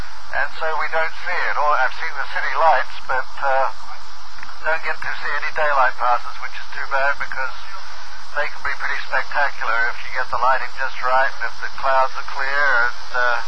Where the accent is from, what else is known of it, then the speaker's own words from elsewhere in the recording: Adelaide, South Australia, Australia; now in Werribee, Australia; I'm from Adelaide originally.